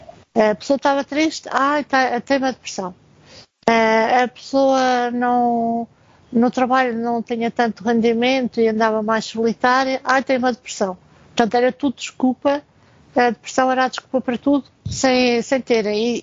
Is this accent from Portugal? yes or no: yes; Portugal; tenho aquela percepção que os brasileiros é um povo que é muito alegre, não é um povo tão cabisbaixo como nós, nós portugueses